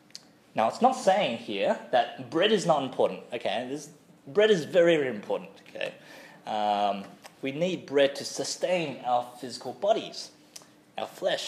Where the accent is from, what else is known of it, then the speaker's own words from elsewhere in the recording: New Zealand; I'm actually from New Zealand. I actually grew up in New Zealand. My family moved there when I was 2 years old.